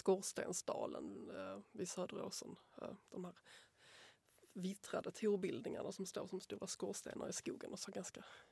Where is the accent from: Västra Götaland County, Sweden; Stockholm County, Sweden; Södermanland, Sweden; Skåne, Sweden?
Skåne, Sweden; Rörum; also born or lived in Helsingborg; Men jag flyttade till Rörum när jag var 2.